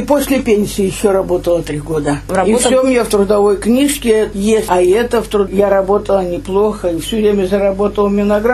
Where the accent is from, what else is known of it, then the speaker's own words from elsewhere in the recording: Khantinovka, Tyumen Oblast, Russia; born there; Здесь родилась.